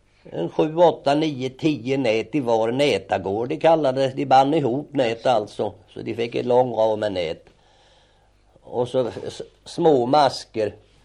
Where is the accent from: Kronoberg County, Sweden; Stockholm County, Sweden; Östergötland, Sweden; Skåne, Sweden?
Östergötland, Sweden; Asby; born there; Jag är född i Asby socken, jag och mig.